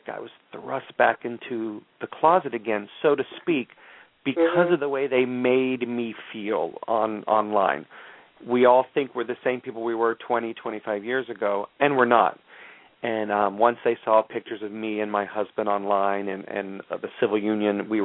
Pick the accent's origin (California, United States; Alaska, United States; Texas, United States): Texas, United States; moved away as an adult; now in New York, United States; I moved to New York when I was 18 from Texas. Grew up in a very religious family, Southern Baptist boy in Texas.